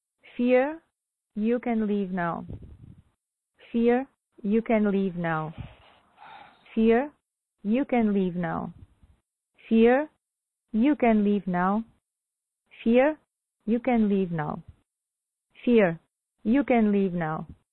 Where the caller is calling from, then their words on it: Portugal; English is a second language; I'm from Portugal.